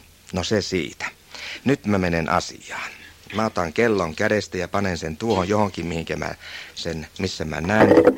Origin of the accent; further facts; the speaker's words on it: Savo, Finland; Ainakin tuolla meillä päin, Savossa päin.